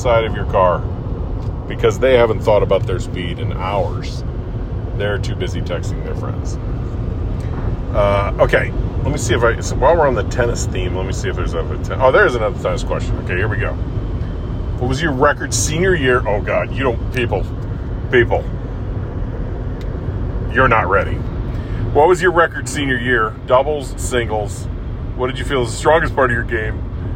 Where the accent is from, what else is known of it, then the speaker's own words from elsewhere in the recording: Highland, Illinois, United States; I grew up in Highland, Illinois, so this is Highland High School in the Metro East, Madison County, 29 miles from the St. Louis Arch.